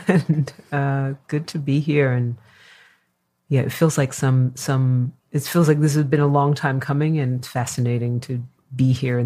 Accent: New York, United States; I'm a New Yorker at heart. My family is in New York.

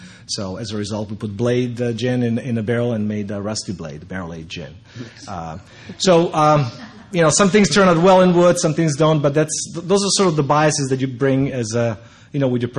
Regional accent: Croatia; His family's from Serbia. I'm from Croatia.

